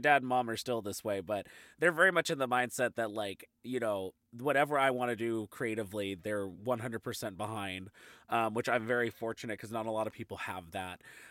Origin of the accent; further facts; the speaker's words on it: Tacoma, Washington, United States; born there; Yeah, I was born in Tacoma, so very close to Seattle.